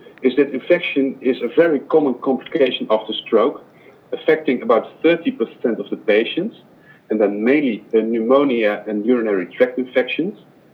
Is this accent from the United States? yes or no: no; Netherlands; I'm from the Netherlands